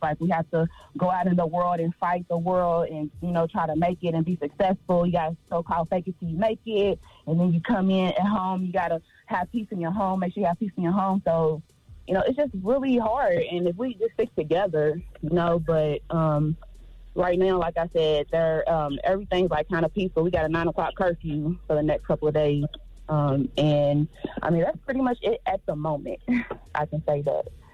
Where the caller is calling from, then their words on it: Louisville, Kentucky, United States; Hey, I'm actually calling from Louisville, Kentucky.